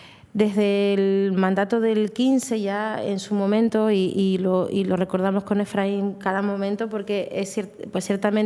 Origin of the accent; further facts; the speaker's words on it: Canary Islands, Spain; nuestra identidad como canarios